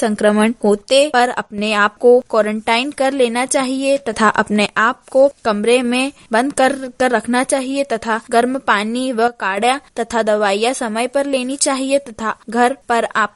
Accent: Balwada, India; मैं ग्राम बलवाड़ा से हूं।

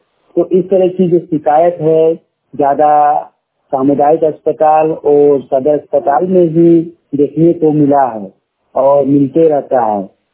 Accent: Kasmar, Jharkhand, India; ग्राम कसमार चक्की, पंचायत कसमार, ब्लॉक कसमार, जिला बोकारो का रहने वाला हूँ।

